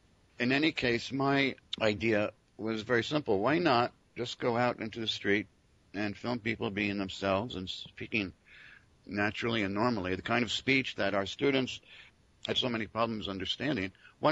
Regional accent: New Jersey, United States; now in France; I'm originally from New Jersey, USA. I first came to France in 1966, and then in 76 I came more or less permanently and created a language school in the south of France.

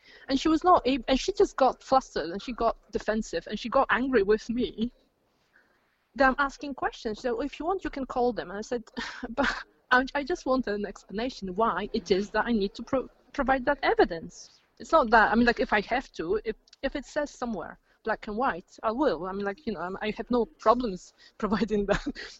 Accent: Poland; English is a second language; they hear my accent and they say, "So where are you from?" And there's always this kind of a, like, you know, I say I'm from Poland

